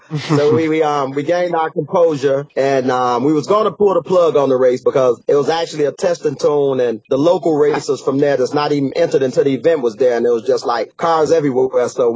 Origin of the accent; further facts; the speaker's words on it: Chicago, Illinois, United States; I came from, of course, I'm from the Midwest, Chicago, and I grew up at Byron Dragway and Great Lakes Dragway from way back at right out of high school